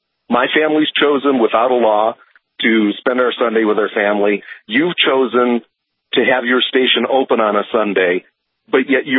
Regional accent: Grand Forks, North Dakota, United States; I'm from Grand Forks, and you guys are shut off when the sun goes down every night.

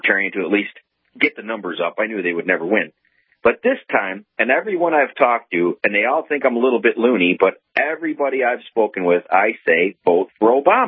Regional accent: Germany; I'm 51. I look back. I'm from Germany, and I look back at my relatives

